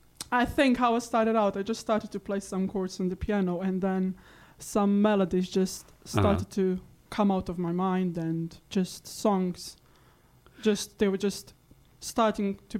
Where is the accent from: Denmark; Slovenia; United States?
Slovenia; English is a second language; moved away as an adult; now in London, United Kingdom; Well, I'm from Slovenia originally.